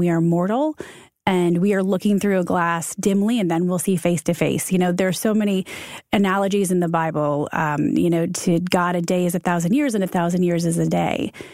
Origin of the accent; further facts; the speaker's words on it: Michigan, United States; We're Midwest kids. I'm from Michigan.